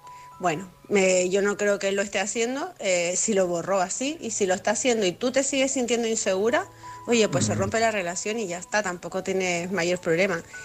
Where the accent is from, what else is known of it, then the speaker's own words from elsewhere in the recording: Canary Islands, Spain; de Gran Canaria